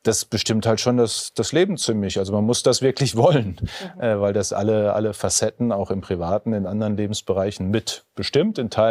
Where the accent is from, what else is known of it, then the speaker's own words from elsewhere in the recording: North Rhine-Westphalia, Germany; für die Leute in meinem Heimatdorf im westlichen Münsterland